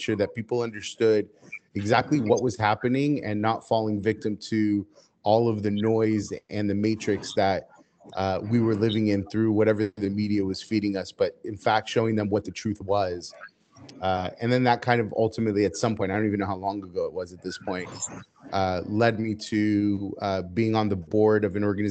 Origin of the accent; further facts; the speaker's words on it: United States; first language Hebrew; English is a second language; So my parents are Israeli. I was born in the U.S. I grew up in the U.S., although I didn't speak a word of English until I went to school. So when I speak Hebrew, I sound like an Israeli.